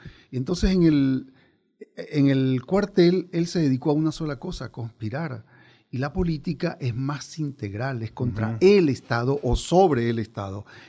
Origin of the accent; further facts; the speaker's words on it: Falcón, Venezuela; born there; yo nací en una península llamada Paraguaná.